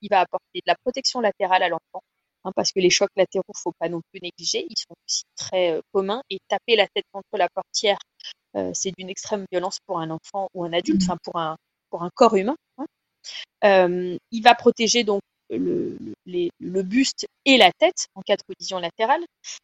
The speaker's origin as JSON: {"language": "French", "country": "France", "said": "la moyenne où chez nous en France, on passe les enfants face route."}